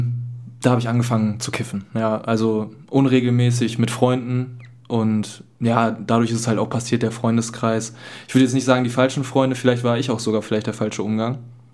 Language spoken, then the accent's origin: German; North Rhine-Westphalia, Germany; ich bin 22 Jahre alt, Ich freue mich, heute hier sein zu dürfen. Ich komme aus der Nähe von Dortmund